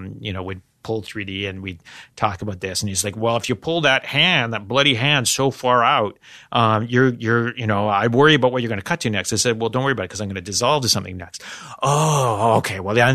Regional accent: Canada; growing up in Canada, was very aware of those films

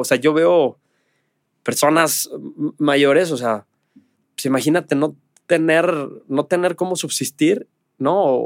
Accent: Mexico; Y yo creo que como mexicanos sí lo tenemos

